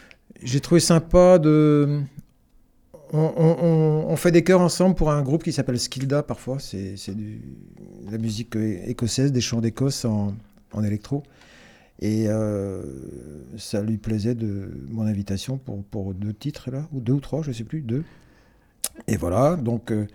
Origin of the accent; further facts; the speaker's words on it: Brittany, France; accent: Breton; on sent bien que mon accent breton, il est là